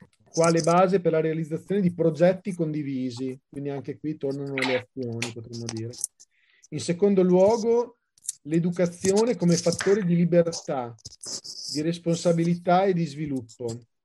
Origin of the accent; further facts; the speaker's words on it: Modena, Emilia-Romagna, Italy; io sono particolarmente legato a Pontremoli perché sono di Modena